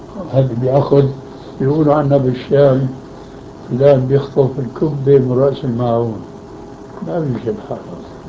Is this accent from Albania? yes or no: yes; Albania; moved away; also born or lived in Damascus, Syria; فأنا ألباني كما عرفت، هاجرنا من ألبانيا ليه؟ وهاجرنا إلى مهجر إبراهيم عليه السلام إلى الشام، ثم أنا هاجرت من دمشق إلى هنا ليه؟